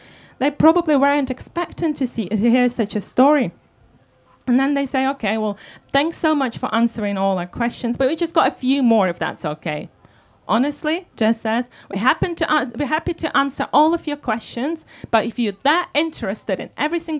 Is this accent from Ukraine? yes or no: yes; Ukraine; English is a second language; now in Manchester, United Kingdom; And in a way, I was grieving the loss of my home country as I knew it.